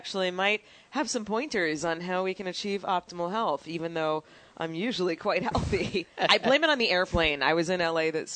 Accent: New York, United States; Yeah, in case you haven't deduced, I'm from New York.

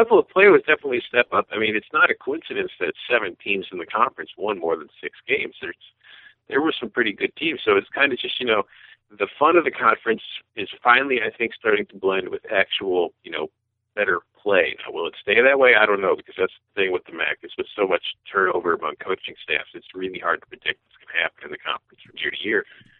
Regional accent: Midwest, United States; Of course, that could just be that I'm from the Midwest and grew up in the Big Ten, so maybe that's a defense mechanism.

